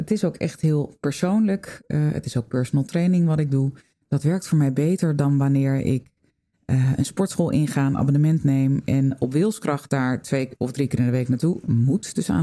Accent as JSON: {"language": "Dutch", "country": "Netherlands", "said": "Ik ook, ik ben ook een Nederlander."}